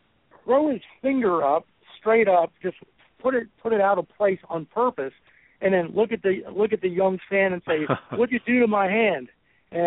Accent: Pennsylvania, United States; I grew up in the Lehigh Valley area.

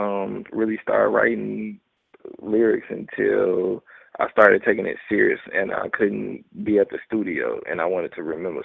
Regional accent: Chicago, Illinois, United States; every time we'd go out there and visit him, because I'm from Chicago

